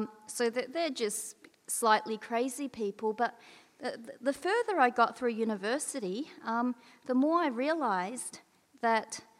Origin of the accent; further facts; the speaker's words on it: Braybrook, Victoria, Australia; growing up in Braybrook, you get that kind of thing a lot. So when the Southeast Asians and Samoans started moving into the Braybrook in the late 1970s and 80s, Braybrook is very proudly working class. It's next to Sunshine